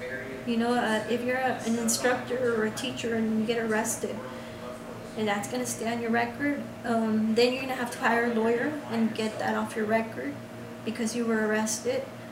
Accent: United States; born there; I was born in America, but what if I don't have my papers

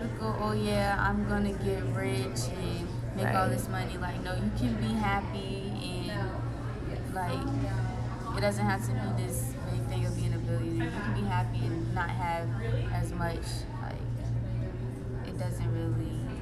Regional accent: Virginia, United States; Well, for me, I was born and raised in Virginia. Sometimes I get like, people ask me if I was from Georgia before, from how I talk. I don't even think I talk that country

